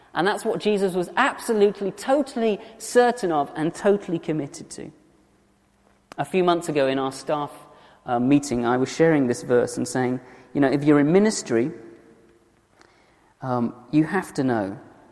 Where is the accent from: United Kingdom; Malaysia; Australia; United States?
United Kingdom; South West England; I grew up in Cornwall.